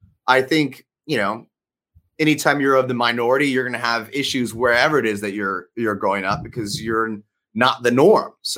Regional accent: Houston, Texas, United States; And the Asian part of me definitely became a part of that for me when I was growing up in Texas.

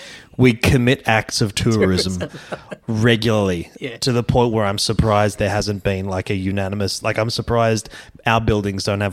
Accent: Queensland, Australia; I just wanted to come home and I just wanted to, I don't know, fucking talk about being a Queenslander and have people know what I was talking about, mate.

